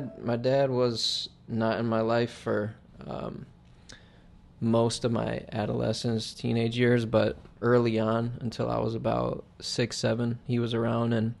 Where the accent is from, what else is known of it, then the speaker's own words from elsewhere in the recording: Detroit, Michigan, United States; born there; So I was born in Detroit, Michigan. You know, Motown